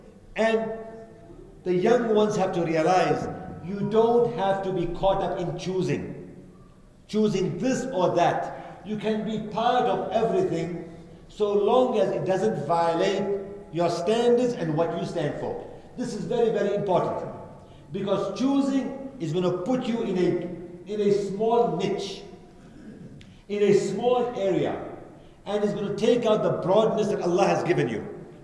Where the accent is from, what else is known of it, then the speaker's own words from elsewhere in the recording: South Africa; I mean, I'm from South Africa, we know who rules South Africa.